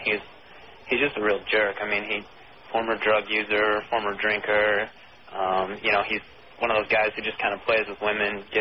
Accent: Salt Lake City, Utah, United States; now in Baltimore, United States; I'm originally from Salt Lake City.

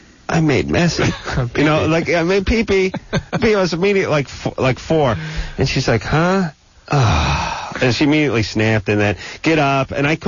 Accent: North Hollywood, California, United States; I grew up in North Hollywood with a lot of guys who did a lot of stuff

